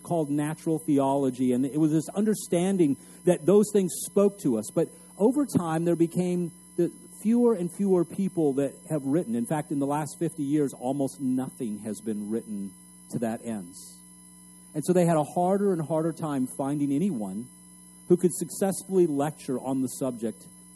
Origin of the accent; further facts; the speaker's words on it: El Paso, Texas, United States; I grew up in El Paso, Texas, and one of the things we always talk about is the purple mountain majesties.